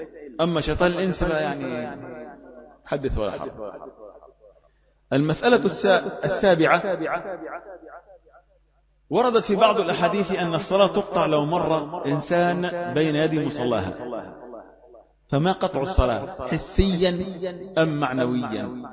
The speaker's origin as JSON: {"language": "Arabic", "region": "Upper Egypt", "country": "Egypt", "said": "انا صعيدي والله برضه."}